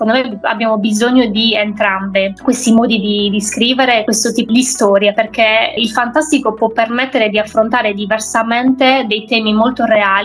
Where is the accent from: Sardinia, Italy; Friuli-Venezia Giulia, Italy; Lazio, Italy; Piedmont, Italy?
Sardinia, Italy; Villacidro; Io sono di Villa Cidro, sono cresciuta con un po' di storie che riguardavano queste creature